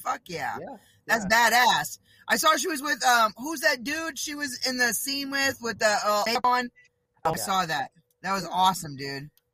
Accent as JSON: {"language": "English", "region": "Maine", "country": "United States", "said": "I'm from Maine, so I understand that shit."}